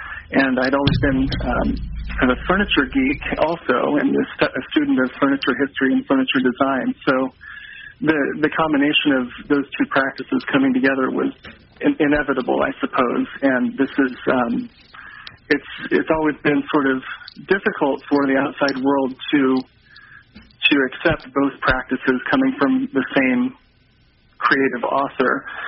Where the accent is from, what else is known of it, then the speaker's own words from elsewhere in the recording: Excelsior Springs, Missouri, United States; moved away as an adult; I grew up in Excelsior Springs outside of the city. Went to the Art Institute, and I've been living in the Northeast for the last 20 years, but I still identify as a Kansas City boy.